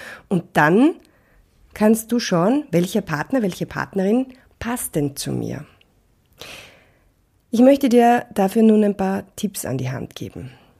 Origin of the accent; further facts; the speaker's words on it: Vienna, Austria; ich bin ja aus Wien